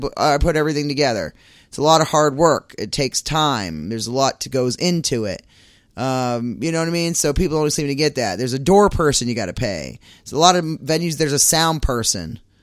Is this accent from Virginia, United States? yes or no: no; Maine, United States; We're from Maine.